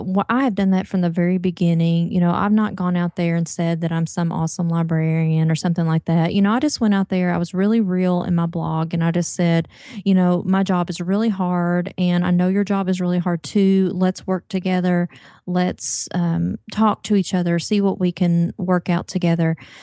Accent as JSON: {"language": "English", "region": "Kentucky", "country": "United States", "said": "We're from Kentucky."}